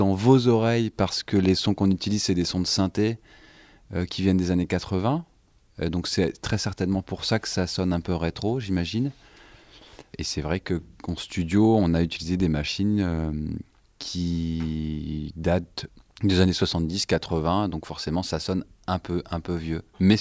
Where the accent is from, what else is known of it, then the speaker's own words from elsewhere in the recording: Lille, Hauts-de-France, France; Moi, je suis lillois aussi